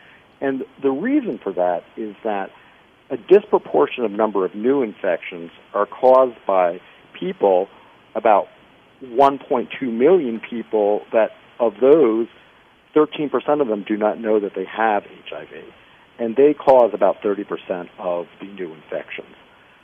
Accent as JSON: {"language": "English", "town": "New York City", "region": "New York", "country": "United States", "lives_now": "Florida, United States", "said": "I mean, I'm from New York City. That's where I practiced before."}